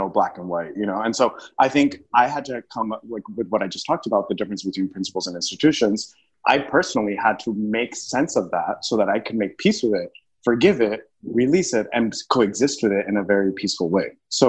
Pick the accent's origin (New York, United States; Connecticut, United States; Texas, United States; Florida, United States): Texas, United States; El Paso; Well, so El Paso is a really interesting place because it's right on the border with Mexico